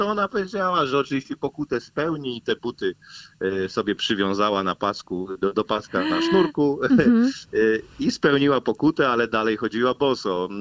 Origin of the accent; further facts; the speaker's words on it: Lesser Poland, Poland; pochodzę z Małopolski